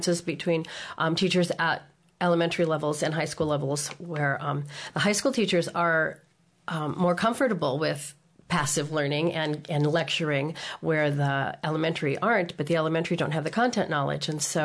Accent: Des Moines, Iowa, United States; also born or lived in Chicago; I'm not an Iowa native. I was born in Chicago, but I have been in Iowa since I was about 12, and went to school here in Des Moines

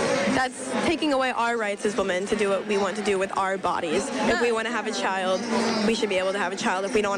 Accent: Los Angeles, California, United States; I'm from LA.

